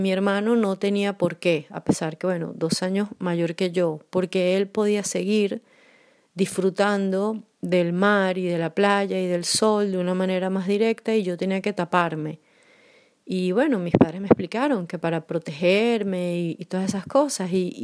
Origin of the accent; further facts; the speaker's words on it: Caracas, Capital District, Venezuela; now in Poland; soy caraqueña de Venezuela y vivo en Polonia desde hace casi 2 años.